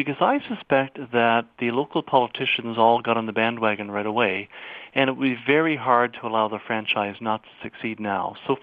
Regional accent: Winnipeg, Manitoba, Canada; I grew up in Winnipeg, and I know the town very well

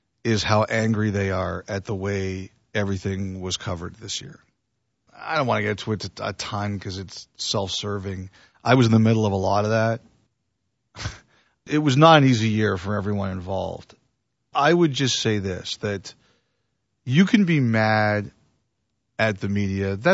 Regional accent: Toronto, Ontario, Canada; we're from the Toronto area.

